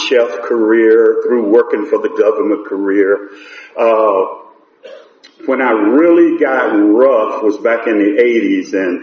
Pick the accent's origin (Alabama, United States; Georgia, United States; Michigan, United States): Alabama, United States; Birmingham; I grew up in Birmingham, and my dad was a bootlegger.